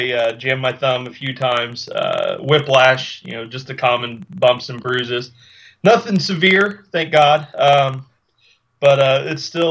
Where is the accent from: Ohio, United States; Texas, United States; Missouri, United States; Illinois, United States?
Ohio, United States; Eaton; there wasn't a local comic book shop where I'm from Eaton, Ohio.